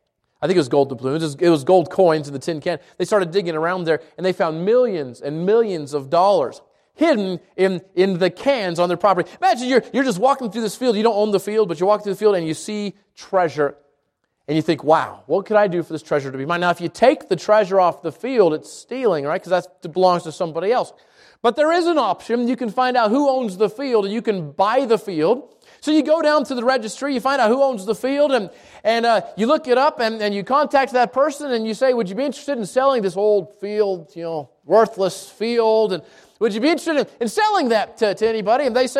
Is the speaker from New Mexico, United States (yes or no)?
yes; Albuquerque, New Mexico, United States; growing up in the South Valley of Albuquerque, I'm familiar with fields. We had one right behind our house